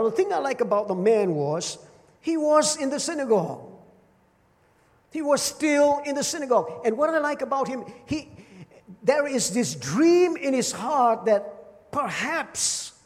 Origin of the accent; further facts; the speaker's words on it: Penang, Malaysia; Now, I'm from Penang, as you all know, which I've said many, many times, 101 times. And some of you also know that I don't speak Tamil